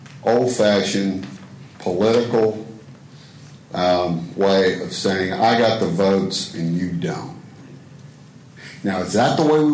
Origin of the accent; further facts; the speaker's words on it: Texas, United States; I'm from South Texas. We just love to pick on people from Dallas.